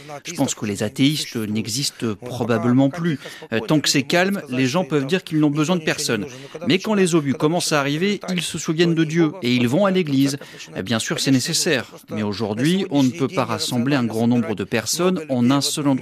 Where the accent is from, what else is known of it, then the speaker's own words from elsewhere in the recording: Crimea, Ukraine; moved away as an adult; also born or lived in Donbas; Moi aussi je suis un déplacé, je suis de Crimée.